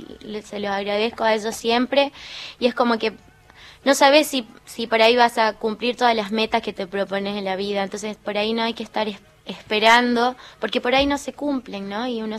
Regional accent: San José de Metán, Salta, Argentina; born there; En Metán, en el interior de Salta, al sur de Salta, San José de Metán.

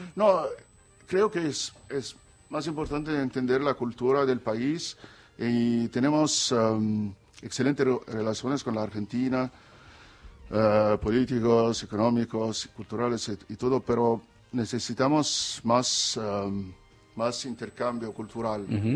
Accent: Egypt; accent: Egyptian Arabic; Spanish is a second language; Porque tenemos una gran industria de películas y telenovelas. Es un gran país en el centro del mundo árabe

